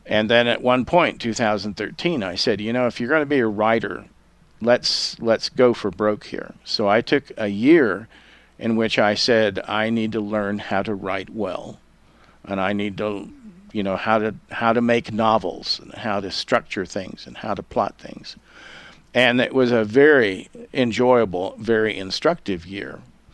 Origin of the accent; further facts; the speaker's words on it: Texas, United States; Well, I grew up in Texas, just over north of Amarillo.